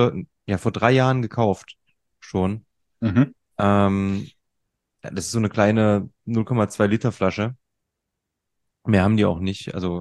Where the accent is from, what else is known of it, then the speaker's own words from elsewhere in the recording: Jena, Thuringia, Germany; Jena ist ja meine Heimatstadt.